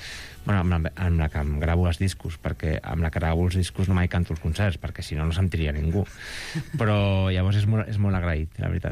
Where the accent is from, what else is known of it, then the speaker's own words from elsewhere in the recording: Sant Feliu de Pallerols, Catalonia, Spain; El 9 de juliol toco un acústic al meu poble, Sant Feliu de Pallerols, que em fa molta il·lusió.